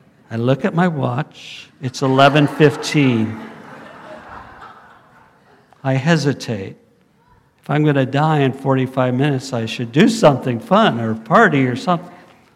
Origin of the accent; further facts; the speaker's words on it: Riviera Beach, Florida, United States; And I came from Riviera Beach, which is now very sketchy